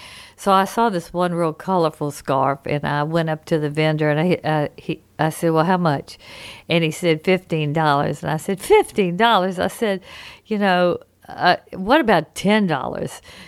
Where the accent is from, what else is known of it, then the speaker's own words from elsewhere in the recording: Louisiana, United States; Because I'm from Louisiana, I'm going to focus on Mardi Gras, which is the biggest party in the world.